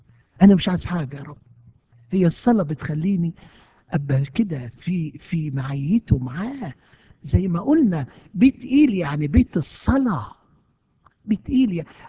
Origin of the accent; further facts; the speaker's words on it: Egypt; now in United States; احنا في امريكا يا اخي، بيتنا على امريكا. صدقوني احنا جايين من مصر يا حبايبي، شايلين كنيستنا معانا، وشايلين عاداتنا وتقاليدنا جوانا